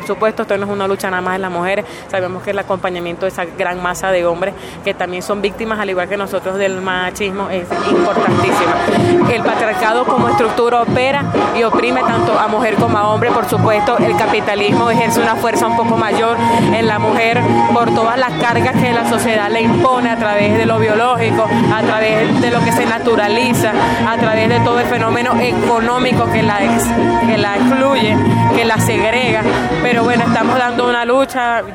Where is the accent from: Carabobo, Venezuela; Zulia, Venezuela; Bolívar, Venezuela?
Carabobo, Venezuela; Valencia; yo soy del sur de Valencia. Un grupo de organizaciones varias, alrededor de 20, postularon mi candidatura para el circuito 5 de Miguel Peña, de donde soy oriunda.